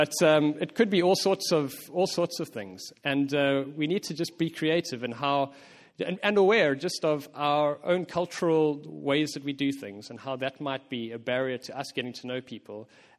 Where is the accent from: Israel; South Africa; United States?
South Africa; moved away; also born or lived in Singapore; one thing that I realized when I moved away from South Africa, my native South Africa, where I grew up, into a new culture, and funnily enough, Chelsea and I moved from South Africa to Singapore previously.